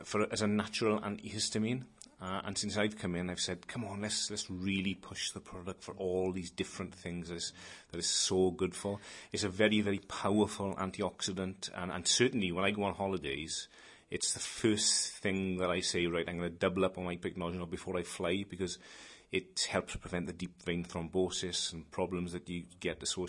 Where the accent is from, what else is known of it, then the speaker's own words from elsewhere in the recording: Wales, United Kingdom; The countryside is as good, if not nicer. And saying that as a Welshman is a big thing.